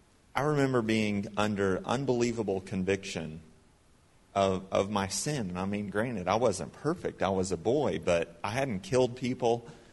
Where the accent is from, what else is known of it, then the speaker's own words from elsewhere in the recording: Jupiter, Florida, United States; we grew up in Jupiter at First Baptist Cuesta.